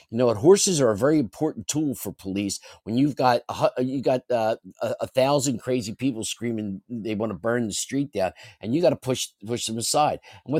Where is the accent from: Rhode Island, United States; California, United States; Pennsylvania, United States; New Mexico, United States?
Pennsylvania, United States; Scranton; Scranton, Pennsylvania. Don't mess up my home state.